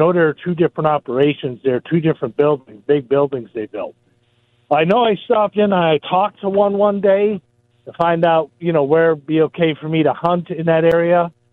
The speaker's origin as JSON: {"language": "English", "town": "Hazleton", "region": "Pennsylvania", "country": "United States", "tie": "born or raised there", "said": "I grew up in Hazleton. I'm very familiar with this area."}